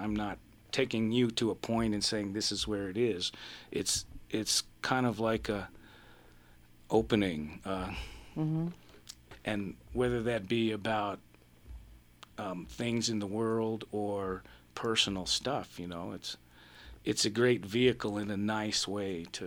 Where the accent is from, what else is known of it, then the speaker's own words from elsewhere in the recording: East Coast, United States; I think I'm from the East Coast